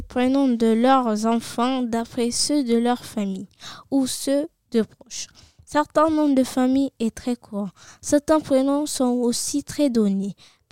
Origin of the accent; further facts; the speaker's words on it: Guinea; Je vais vous présenter mon pays d'origine, la Guinée, dont la capitale est Conakry.